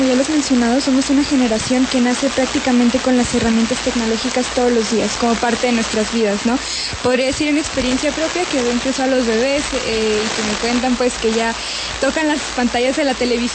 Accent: Mexico; yo soy mexicana y en México se podría decir que el acceder a un periódico como tal o a la lectura en general es algo que no se

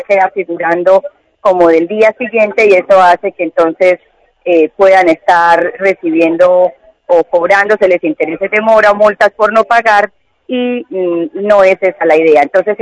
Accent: Colombia; como buenos colombianos, tendemos a reaccionar el último día

